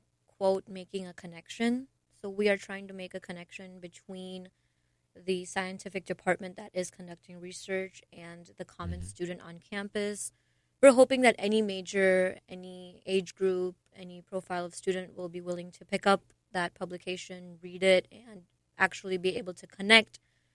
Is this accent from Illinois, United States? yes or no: yes; Grayslake, Illinois, United States; And I'm from Grays Lake, Illinois, too.